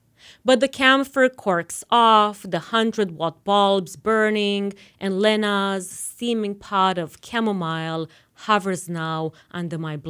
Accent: Romania; growing up in Romania

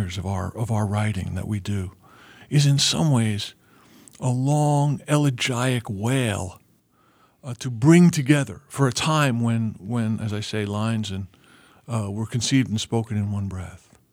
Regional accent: New York City, New York, United States; my parents were from Ireland, and I grew up in Queens, New York

